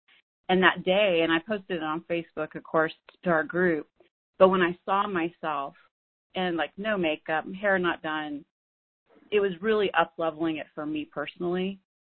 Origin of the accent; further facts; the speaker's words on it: New Mexico, United States; I am. I'm originally from New Mexico.